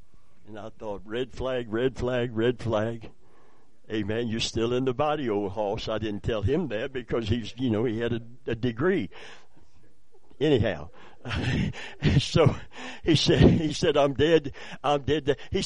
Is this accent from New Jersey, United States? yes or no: no; Plant City, Florida, United States; also born or lived in Kentucky; I'm from Plant City, previously Kentucky. I'm a country boy. I understand country language.